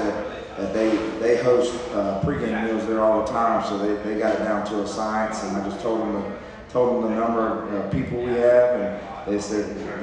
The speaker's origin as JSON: {"language": "English", "region": "Georgia", "country": "United States", "said": "And we're from South Georgia. We play hard-nosed football down here"}